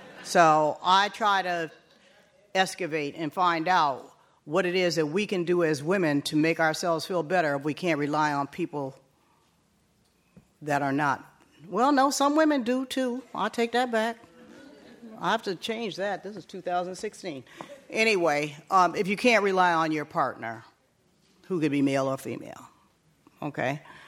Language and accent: English; Port Huron, Michigan, United States; moved away as an adult; also born or lived in New York; Transplant. No, I'm from Michigan, but north of Detroit. Small town called Port Huron, but I've lived in California in the Bay Area for 25 years. I lived in New York for 15 years